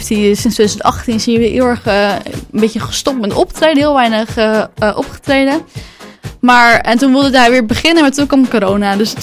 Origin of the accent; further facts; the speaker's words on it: Etterbeek, Brussels, Belgium; Ik kwam uit Etterbeek en daar spreken ze Frans.